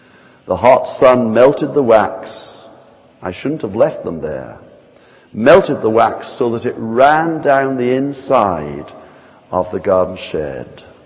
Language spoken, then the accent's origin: English; Arbroath, Scotland, United Kingdom; When I was in my teens growing up in Arbroath, a large group of young people attended the town mission there on a Saturday night for the tea meeting.